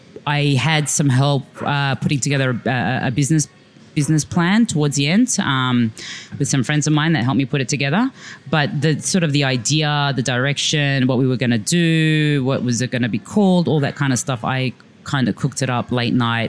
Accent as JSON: {"language": "English", "town": "Sydney", "region": "New South Wales", "country": "Australia", "tie": "born or raised there", "said": "growing up in Sydney, Leichhardt, but 20 years ago, 25 years ago, Leichhardt was the place to be."}